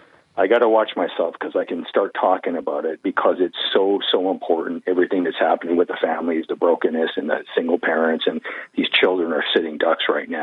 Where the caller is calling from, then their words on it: Vancouver, British Columbia, Canada; I'm from Vancouver, Canada, BC.